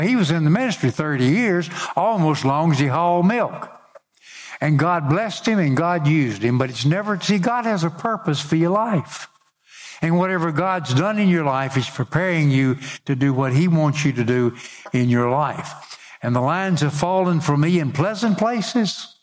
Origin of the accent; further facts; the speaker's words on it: Union City, United States; born there; I was born on Easter Sunday in 1940 at my home because Union City didn't have a hospital.